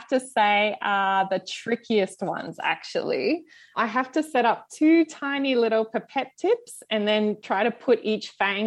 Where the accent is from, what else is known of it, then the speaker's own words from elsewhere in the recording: Queensland, Australia; found in Queensland, Australia, my home state